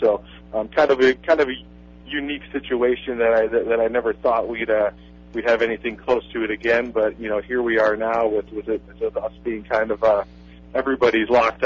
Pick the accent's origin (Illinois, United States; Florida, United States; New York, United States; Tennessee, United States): Illinois, United States; Forston; I grew up not too far from you guys there in Aledo. I grew up in Forston, Illinois, and so forth.